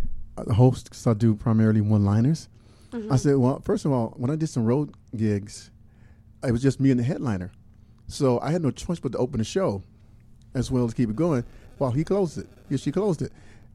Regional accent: the South, United States; Luckily, I'm from the South, so it was not like, you know, a major shock.

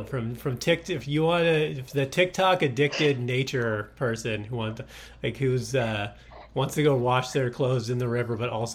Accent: United States; I'm an American. I don't need to learn anything.

